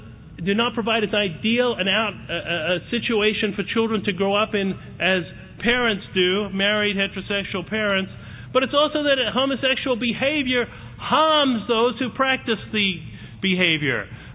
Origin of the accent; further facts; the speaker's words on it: Australia; moved away; I'm from Australia originally.